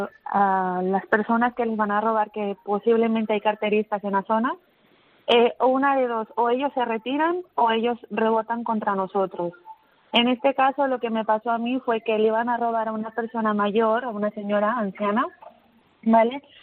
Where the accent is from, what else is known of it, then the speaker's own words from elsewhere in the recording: Chile; now in Spain; me dijo que porque soy chilena, soy carterista